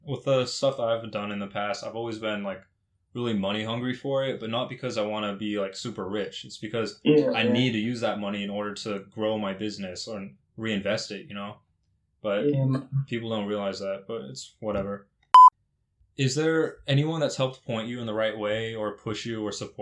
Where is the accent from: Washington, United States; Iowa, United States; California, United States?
California, United States; We're in California, because I'm from California, too.